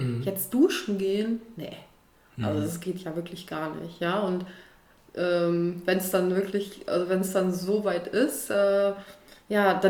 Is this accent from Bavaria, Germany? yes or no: no; Berlin, Germany; Ich komme aus Berlin.